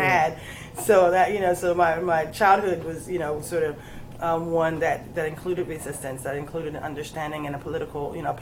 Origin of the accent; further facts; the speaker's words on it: Willingboro, New Jersey, United States; So we were three girls growing up in Willingboro, New Jersey, which at the time, in the 70s, was majority white.